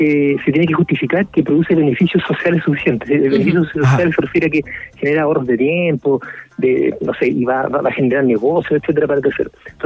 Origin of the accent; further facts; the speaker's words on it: Santiago, Santiago Metropolitan Region, Chile; nos toca de cerca para los que somos de Santiago